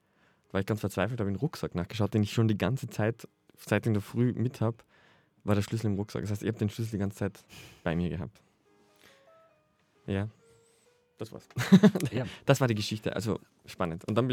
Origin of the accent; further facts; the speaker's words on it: Austria; Gott sei Dank heißt der Hofer bei uns in Österreich ja immer noch Hofer und nicht Aldi.